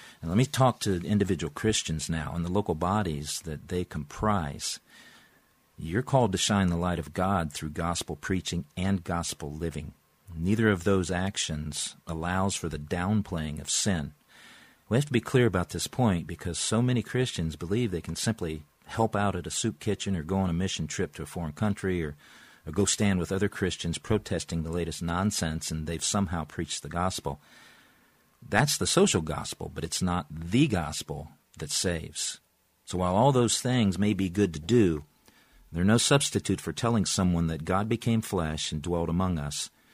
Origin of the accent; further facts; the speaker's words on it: United States; born there; We have such a tremendous blessing being born an American.